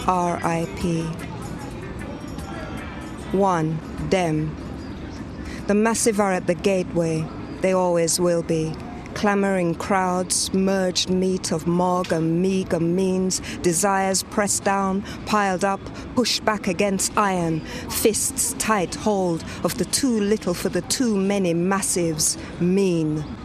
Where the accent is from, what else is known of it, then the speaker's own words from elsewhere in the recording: England, United Kingdom; I was born and raised in England. I have a son, love of my life. Yeah, I spent all of my younger years living in England and hearing stories from my mother, who is Jamaican